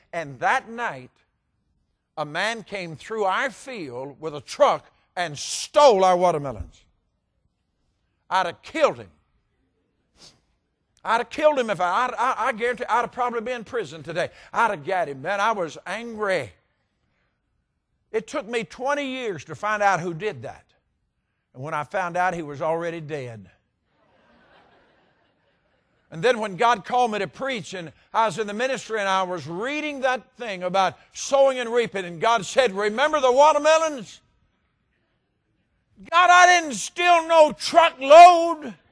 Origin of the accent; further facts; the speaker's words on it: the South, United States; But I grew up in the South, and in the South, people had gardens, and in the gardens, you always grew watermelons.